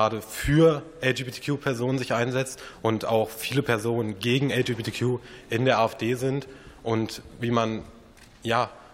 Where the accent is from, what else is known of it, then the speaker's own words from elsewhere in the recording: Aschaffenburg, Bavaria, Germany; ich bin aus Bayern, Aschaffenburg.